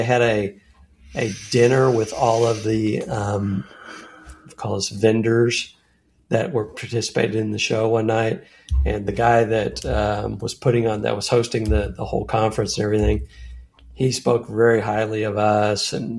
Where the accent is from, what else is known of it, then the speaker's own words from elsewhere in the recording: Tucson, Arizona, United States; I'm going to invite all the pastors of my hometown. So there are got a list of all the churches in Tucson, Arizona.